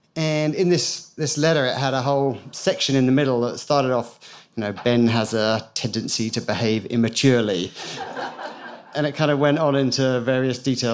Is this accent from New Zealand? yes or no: yes; Christchurch, Canterbury, New Zealand; so I'm from Christchurch, and I live out in Sumner, and the earthquake sequence happened, and that coincided with the birth of my first son.